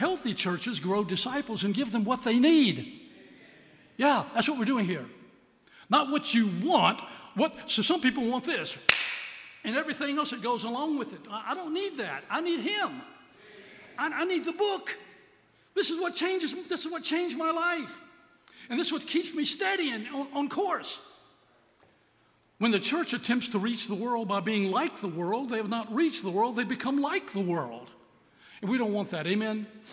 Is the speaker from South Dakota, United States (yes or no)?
no; Lynchburg, Virginia, United States; I was born and raised up in Lynchburg, but don't let an old bus kid from Lynchburg be more excited about Buffalo Ridge than you are.